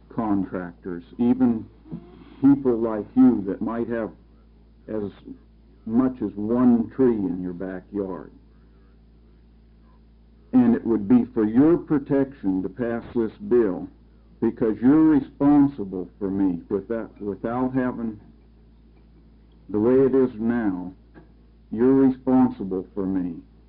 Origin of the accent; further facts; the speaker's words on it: Hillsboro, Oregon, United States; I'm from Hillsboro, Oregon.